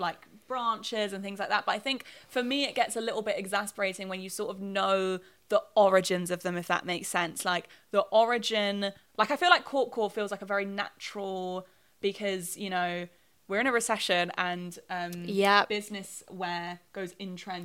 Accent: London, United Kingdom; I'm a Londoner.

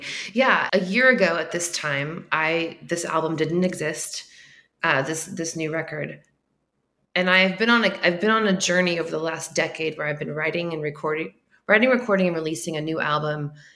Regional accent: California, United States; But my history briefly is that I was raised in California in the United States and spent most of my life there.

